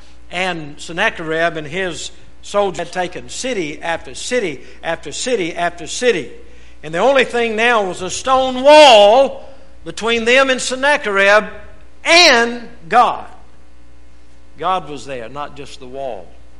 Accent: Louisiana, United States; now in Texas, United States; And I'm barely a Texan by 4 months. If it's to my advantage, I claim it. If not, I say I was raised in North Louisiana.

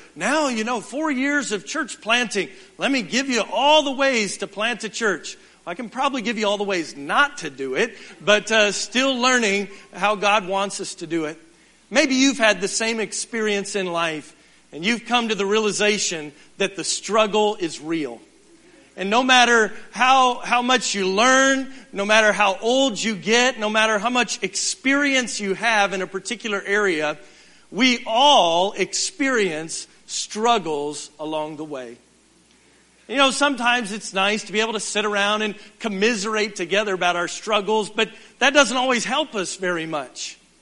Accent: Houston, Texas, United States; It's wonderful growing up in Houston. You know, we like Houston a lot

